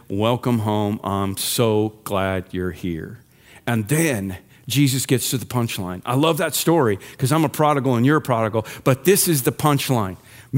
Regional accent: Illinois, United States; Remember, I'm from Illinois, not Colorado.

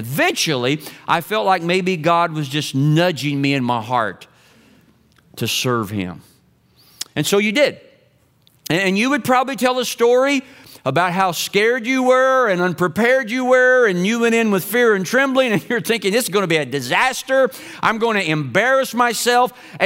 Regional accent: Kentucky, United States; it was a blue moon that inspired one of the favorite songs of my home state.

